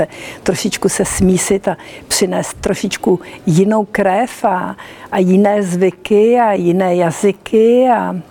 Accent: Moravia, Czechia; Já jsem taky Češka, aspoň doufám.

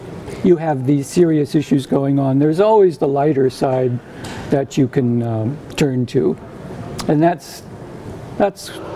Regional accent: Ohio, United States; born there; I was born in Ohio in the summer of 1949.

